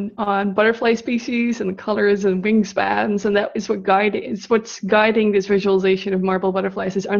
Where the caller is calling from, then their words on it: North Holland, Netherlands; I'm calling in from a really tiny town outside of Amsterdam in the Netherlands.